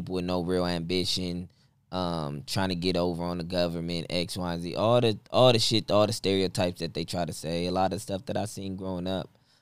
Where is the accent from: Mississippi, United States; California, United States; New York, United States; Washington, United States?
California, United States; Los Angeles; I'm from Los Angeles. I'm from the east side, to be exact, east side of South Central. I grew up on, like, 84th between Main and Broadway.